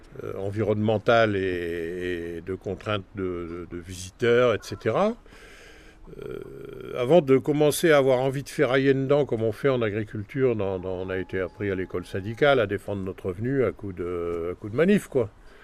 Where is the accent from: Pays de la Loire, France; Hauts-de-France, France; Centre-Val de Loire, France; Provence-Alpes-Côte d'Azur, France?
Hauts-de-France, France; Audinghen; moi je suis né à Audingan. J'y ai travaillé toute ma vie. Et c'est là que je vais mourir et c'est là que je serai enterré.